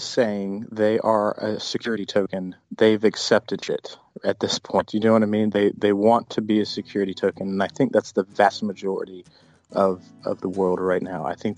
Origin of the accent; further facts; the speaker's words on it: South Carolina, United States; I'm from South Carolina and we don't have a land registry that's, available in all counties.